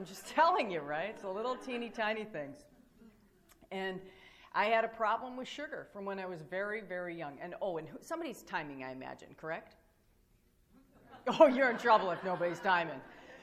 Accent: Michigan, United States; because I'm from Michigan, right

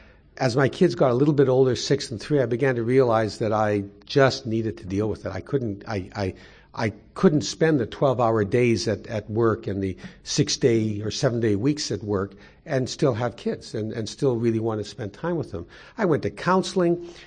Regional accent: Winnipeg, Manitoba, Canada; now in Toronto, Canada; he had moved away from my hometown of Winnipeg

